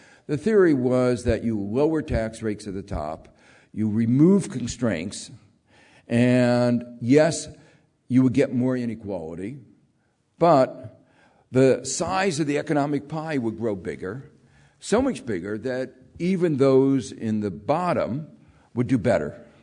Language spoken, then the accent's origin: English; Gary, Indiana, United States; I grew up in Gary, Indiana, which is, I'm glad you were.